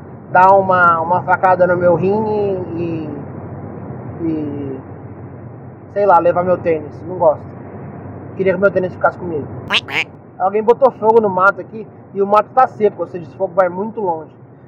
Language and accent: Portuguese; São Paulo, Brazil; Eu que sou do interior de São Paulo